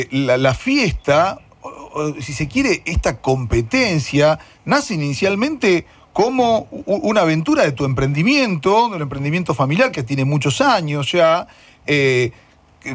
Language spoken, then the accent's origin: Spanish; San Andrés de Giles, Buenos Aires Province, Argentina; Vamos a ir a San Andrés de Giles, que es mi pueblo natal.